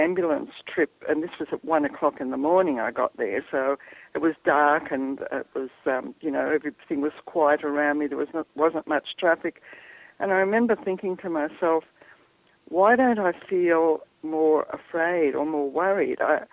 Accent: Australia; I was brought up in the Australian bush. I didn't go to school through primary school. I had to do it by correspondence.

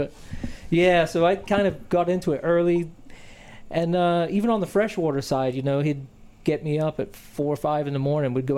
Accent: England, United Kingdom; born there; Yeah, well, I was really lucky because, well, I was born in England, and my father was really into fishing.

